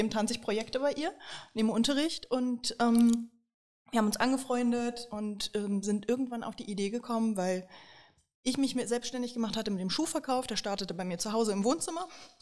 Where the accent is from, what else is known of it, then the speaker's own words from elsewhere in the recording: Berlin, Germany; also born or lived in Konstanz; ich bin gebürtige Berlinerin und habe hier, wie du schon sagtest, meine Ausbildung gemacht, habe dann hier auch eine Weile lang gearbeitet und bin irgendwann dann nach dem Studium nach Konstanz gezogen